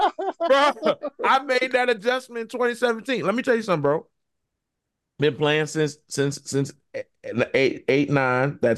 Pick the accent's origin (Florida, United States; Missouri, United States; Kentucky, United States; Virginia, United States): Virginia, United States; Richmond; So first of all, remember I told you, I'm from Richmond, Virginia.